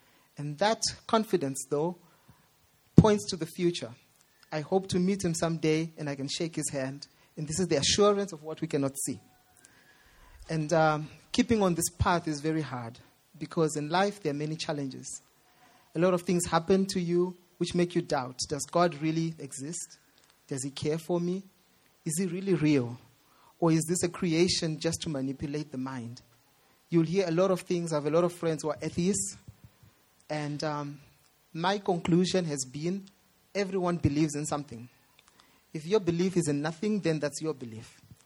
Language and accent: English; Zimbabwe; I grew up in Zimbabwe where Christians are the majority.